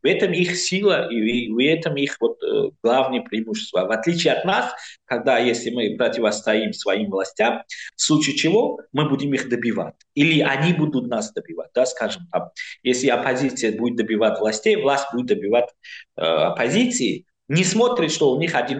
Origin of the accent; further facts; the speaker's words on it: Tajikistan; я из Таджикистана